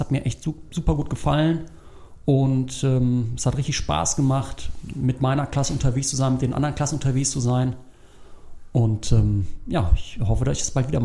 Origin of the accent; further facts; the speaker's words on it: Leverkusen, North Rhine-Westphalia, Germany; born there; now in Weeze, Germany; bin 38 Jahre alt und bin geboren in Leverkusen und wohne seit etwa 8 Jahren hier am Niederrhein in Weeze.